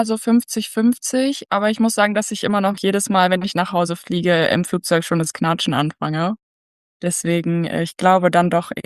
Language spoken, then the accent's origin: German; North Rhine-Westphalia, Germany; moved away as an adult; now in Zimbabwe; ich bin 23, ausgebildete Landwirtin. Ich komme aus NRW, studiere momentan Agrarmanagement im Fernstudium. Seit knapp über einem Jahr und ich bin 2024 nach Simbabwe ausgewandert.